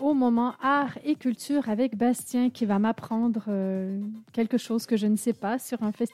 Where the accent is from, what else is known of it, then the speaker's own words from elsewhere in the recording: Quebec, Canada; Oui, pas les palais de hockey, parce que je suis québécoise.